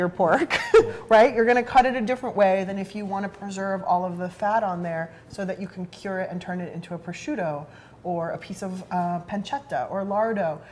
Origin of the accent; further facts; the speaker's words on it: San Diego, California, United States; And I am from San Diego. I grew up eating Mexican food.